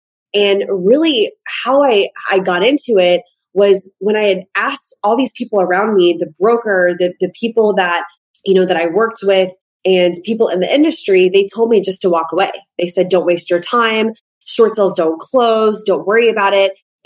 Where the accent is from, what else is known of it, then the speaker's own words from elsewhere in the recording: Florida, United States; now in Texas, United States; I'm originally from Florida. I moved to Texas and I fell into real estate working with these REO lenders